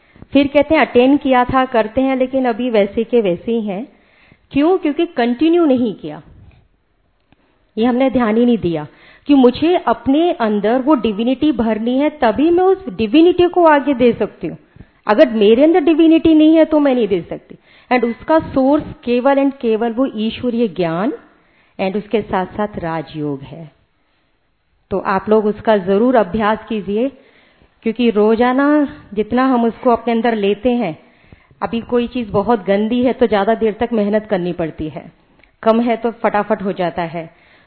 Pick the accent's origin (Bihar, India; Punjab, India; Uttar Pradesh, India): Uttar Pradesh, India; Agra; मैं आगरा से हूँ, आगरा नपुरा सेंटर से।